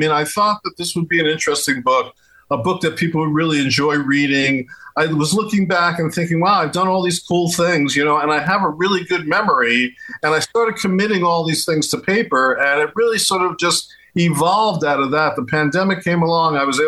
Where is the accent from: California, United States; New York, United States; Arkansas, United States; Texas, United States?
New York, United States; Brooklyn; we're both from Brooklyn. We're from the same neighborhood.